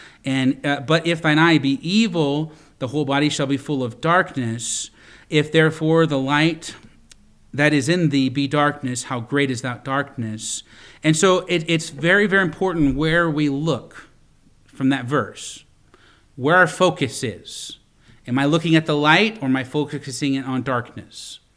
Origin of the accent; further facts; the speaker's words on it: Boone, Iowa, United States; born there; And I was born in Boone, Iowa, in the hospital there, Boone, Iowa.